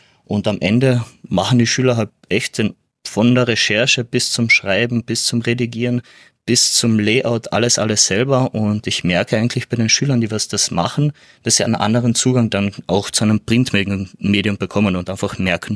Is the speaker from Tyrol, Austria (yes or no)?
no; Klagenfurt, Carinthia, Austria; born or raised there